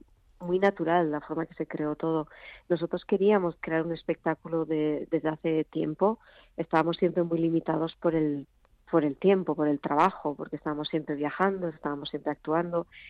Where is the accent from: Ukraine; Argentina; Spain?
Spain; Zumaia, Basque Country; en la playa de mi pueblo natal, en Sumaya